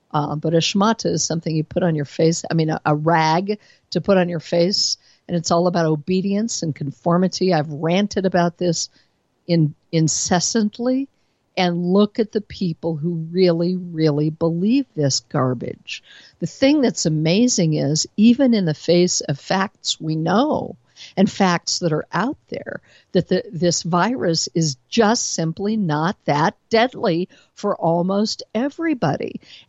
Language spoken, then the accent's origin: English; Colorado, United States; In my home state of Colorado